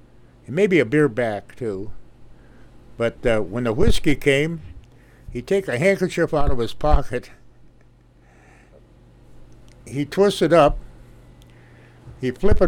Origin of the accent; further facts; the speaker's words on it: Minnesota, United States; I grew up in Freeze Butt, Minnesota.